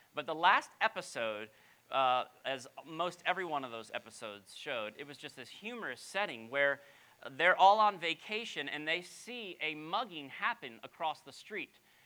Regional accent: Florida, United States; So I grew up in South Florida, and one of the shows that was huge in South Florida and around the country was Seinfeld.

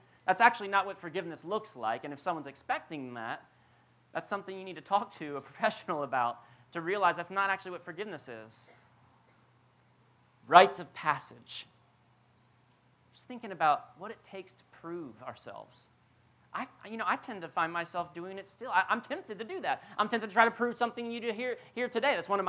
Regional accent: Florida, United States; When my wife and I were growing up in South Florida, we really longed to come to the South.

